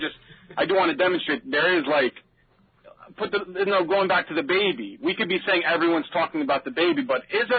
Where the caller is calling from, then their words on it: Stony Brook, New York, United States; I'm calling actually from Stony Brook, New York, by way of Brooklyn.